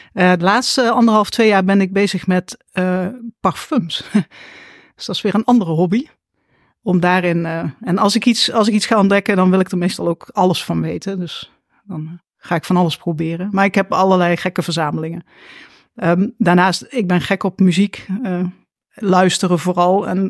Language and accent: Dutch; Eindhoven, North Brabant, Netherlands; also born or lived in Nijmegen; ik heb langer in Nijmegen gewoond dan waar dan ook. Maar ik kom oorspronkelijk uit Eindhoven.